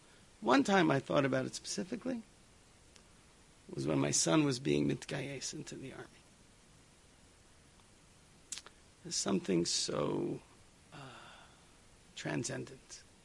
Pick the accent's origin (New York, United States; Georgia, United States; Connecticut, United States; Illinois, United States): New York, United States; New York City; I grew up in Forest Hills, Queens. I don't know if you've been to Forest Hills. It's a wonderful place.